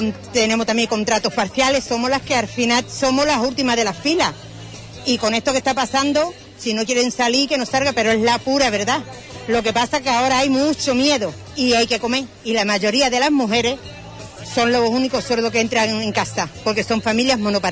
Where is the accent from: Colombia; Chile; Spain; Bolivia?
Spain; Huelva, Andalusia; Yo de Huelva, yo soy de las Kelly. La presidenta de las Kelly. Sí, de aquí de Huelva.